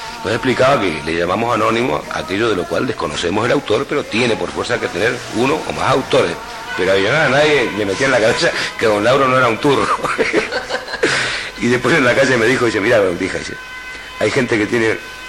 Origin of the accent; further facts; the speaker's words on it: Montevideo, Uruguay; aunque yo no soy del interior, yo soy de Montevideo. Uh-huh. Me crié en Montevideo, en un barrio más o menos del interior, pero recorrí mucho el interior.